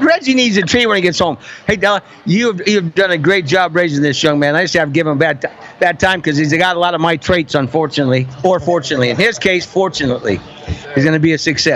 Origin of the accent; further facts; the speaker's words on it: Midwest, United States; I'm from the Midwest myself, but my daughter lives in Chicago.